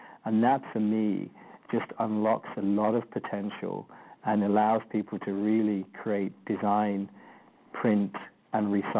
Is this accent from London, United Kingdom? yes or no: yes; London, United Kingdom; moved away as an adult; also born or lived in Leicester; now in Vancouver, Canada; Well, I was born in a place called Leicester in England, lived in London most of my life, and then married and now live in Canada, Vancouver.